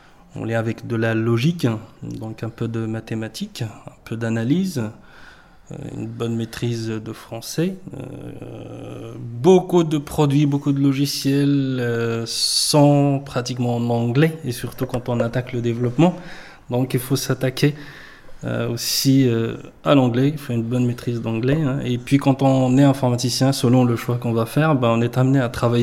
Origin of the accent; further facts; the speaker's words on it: Morocco; now in France; je suis venu du Maroc avec un parcours littéraire